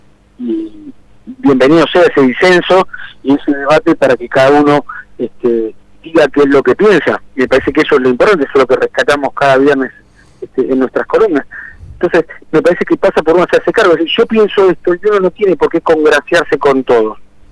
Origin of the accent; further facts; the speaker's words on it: Argentina; Me parece que es algo que tenemos que aprender como argentinos, a hacernos cargo.